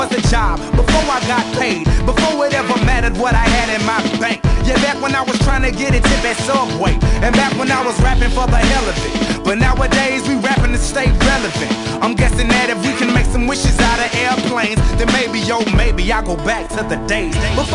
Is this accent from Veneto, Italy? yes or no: yes; Veneto, Italy; mi son Veneto ciò.